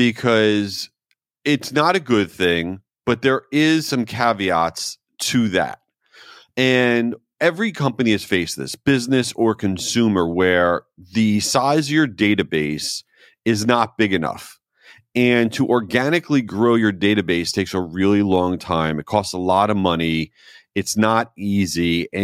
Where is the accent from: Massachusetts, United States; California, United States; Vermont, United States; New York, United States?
New York, United States; Jericho; moved away; That is very close to where I grew up in Jericho, Long Island. And you know, I've been living in Florida for over 30 years.